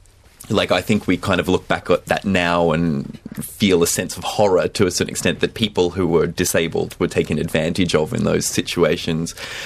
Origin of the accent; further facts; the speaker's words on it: Albury-Wodonga, Australia; So I grew up in Aubrey Wodonga, which is 3 hours north of here